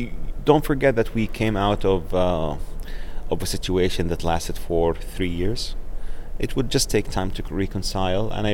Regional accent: Jeddah, Makkah Province, Saudi Arabia; born or raised there; now in Abu Dhabi, United Arab Emirates

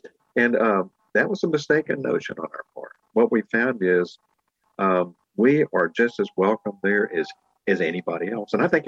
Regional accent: Mississippi, United States; I grew up in Jim Crow, Mississippi. I was born in the 1950s

